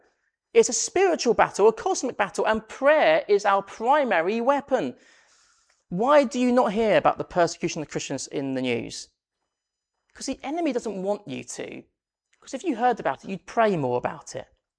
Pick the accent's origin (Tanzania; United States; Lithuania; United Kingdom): United Kingdom; England; I'm English